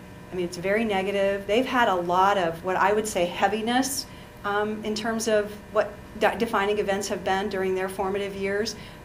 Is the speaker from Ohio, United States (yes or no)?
yes; Kenton, Ohio, United States; also born or lived in Wapakoneta; And I'm from Ohio, and the name of the town is Wapakoneta. And I grew up in Kenton, and Wapakoneta is about 40 miles.